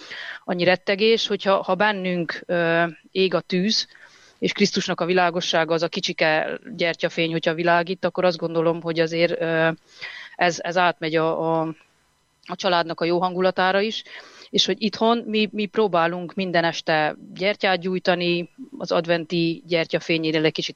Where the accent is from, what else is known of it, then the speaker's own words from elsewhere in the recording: Székely Land, Romania; Én gyerekkoromban Székelyföldön születtem, és gyerekkoromban, amikor a betakarodás utáni sötétség elkezdődött